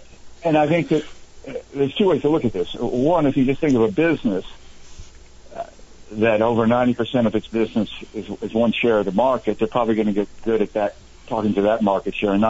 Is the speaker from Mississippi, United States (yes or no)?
yes; Mississippi, United States; look, I'm from Mississippi, right? So finally, about 2 months ago, we voted to take down the state flag